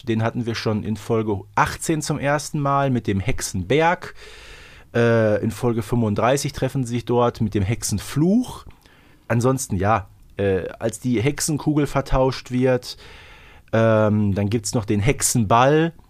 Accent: Herten, North Rhine-Westphalia, Germany; Die letzte Hexe aus meiner Heimatstadt Herten, 1706.

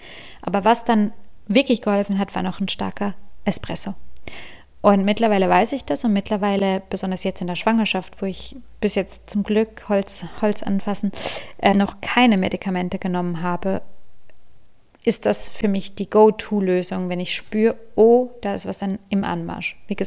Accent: Zurich, Switzerland; Ich liebe Zürich, ich bin in Zürich aufgewachsen, also schon im Kindergarten und in der Primarschule dort.

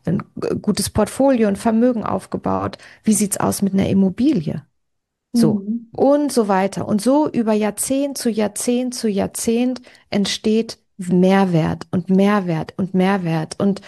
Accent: Northern Germany, Germany; ich bin aufgewachsen in Norddeutschland, in ganz einfachen Verhältnissen. Das heißt, mein Vater war Postbeamter, erst im einfachen und dann im mittleren Dienst. Meine Mama ist Spanierin gewesen, ist als Gastarbeiterin nach Deutschland gekommen

